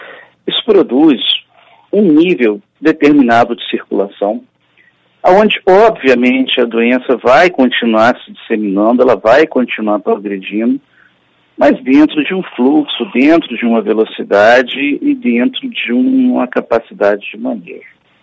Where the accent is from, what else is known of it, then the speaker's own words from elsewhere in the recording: Brazil; Porque nós somos brasileiros, né?